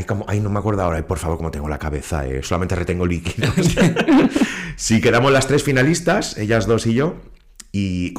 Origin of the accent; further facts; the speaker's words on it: Ibiza, Balearic Islands, Spain; also born or lived in Málaga; yo soy Ibiza. Yo nací en Málaga, pero me he criado en Ibiza. Yo me considero ibicenco.